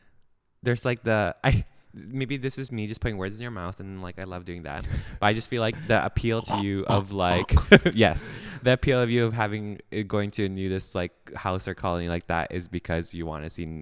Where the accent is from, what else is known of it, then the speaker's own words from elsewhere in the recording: Canada; You're Canadian. We're Canadian. So we accept Canadian dollars.